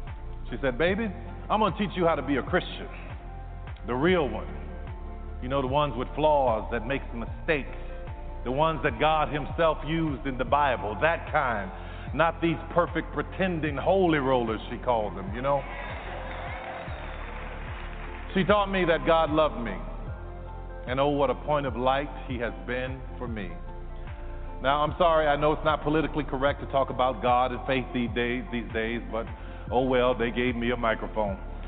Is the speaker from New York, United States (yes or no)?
no; New Orleans, Louisiana, United States; I grew up in New Orleans. My mother worked as a daycare assistant at the Jewish Community Center.